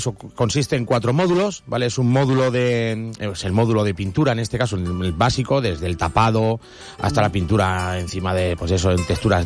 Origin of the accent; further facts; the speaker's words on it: Benidorm, Valencian Community, Spain; somos de aquí de Benidorm